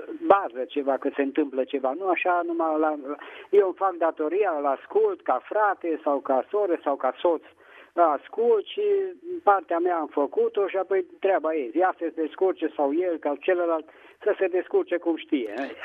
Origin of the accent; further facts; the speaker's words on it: Petroșani, Hunedoara County, Romania; din Petroșani.